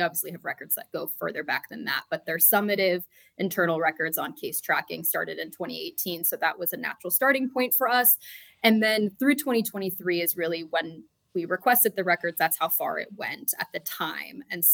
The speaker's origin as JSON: {"language": "English", "town": "Anchorage", "region": "Alaska", "country": "United States", "tie": "born or raised there", "said": "Yeah, I grew up in Anchorage, Alaska, actually."}